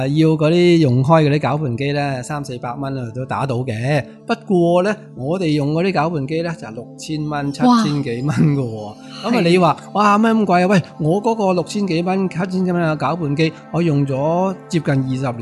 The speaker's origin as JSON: {"language": "Cantonese", "country": "China", "said": "我哋中国人咧就迷信话要煲老火汤啊、滚汤啊咁样。"}